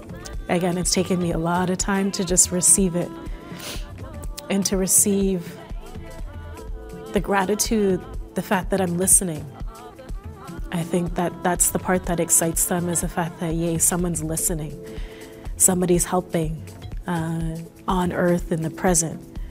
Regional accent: Hamilton, Ontario, Canada; Growing up in Hamilton, I often like to tell people that I was dancing from when I was in my mother's womb.

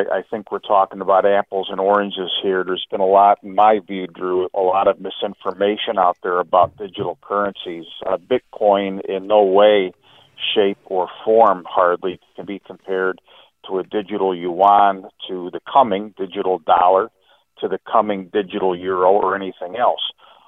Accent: Binghamton, New York, United States; now in St. Augustine, United States; I'm originally from Binghamton, New York. I've lived in St. Augustine for several years now since I moved to Florida.

